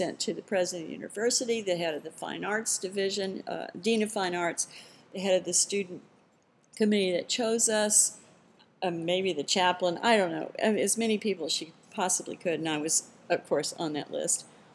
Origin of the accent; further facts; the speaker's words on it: the South, United States; I grew up in the South. That was a big deal. And as I thought about growing up in the 60s, race became part of that picture very quickly.